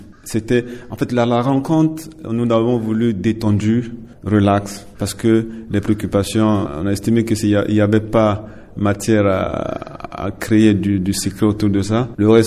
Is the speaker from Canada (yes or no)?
no; Central African Republic; Et en tant que centrafricain, je vois pas dans quelles conditions